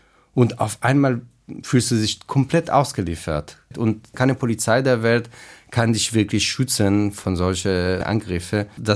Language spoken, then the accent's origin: German; Israel; German is a second language; Ich bin im Kibbutz aufgewachsen. Kibbutz ist sozusagen eine sehr geschlossene Community. Also natürlich hatten wir Kontakte mit Gleichaltrigen auch in anderen Städten, aber das ist ein kleiner Kibbutz, Mitte von der Wüste.